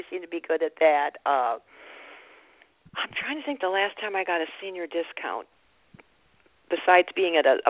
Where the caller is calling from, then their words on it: Naperville, Illinois, United States; I'm calling from Naperville.